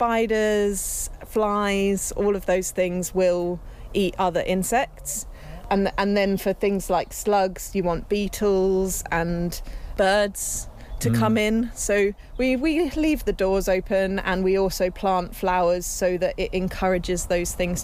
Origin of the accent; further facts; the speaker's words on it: East of England, United Kingdom; and I grew up in Cambridgeshire, so I really wanted to see more local food growing here.